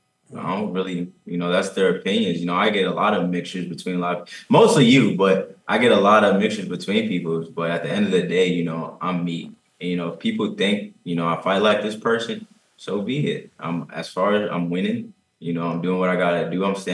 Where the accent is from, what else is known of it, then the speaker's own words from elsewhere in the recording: Atlanta, Georgia, United States; Georgia. I grew up in Atlanta.